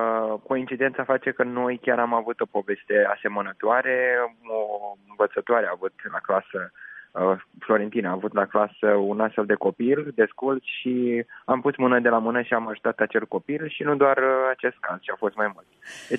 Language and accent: Romanian; Crăiești, Galați County, Romania; Eu am copilărit în satul Crăiești, din județul Galați